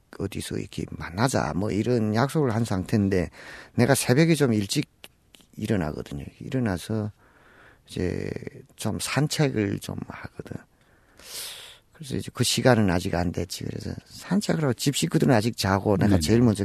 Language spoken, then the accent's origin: Korean; Ryanggang, North Korea; 된 다음엔 이제는 내가 양강도 사람이니까